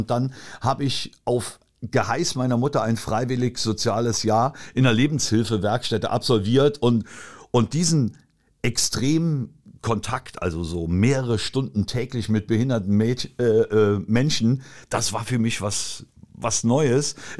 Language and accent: German; Trier, Rhineland-Palatinate, Germany; Da gab es halt früher bei uns in Trier, da gab es diese Rock'n'Roll-Szene